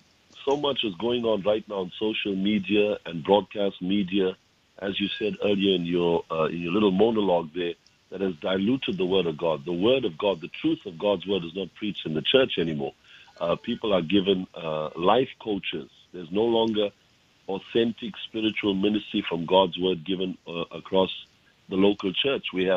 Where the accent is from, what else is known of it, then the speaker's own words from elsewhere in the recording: South Africa; I come from South Africa, and I was trained basically in a Pentecostal charismatic background theologically.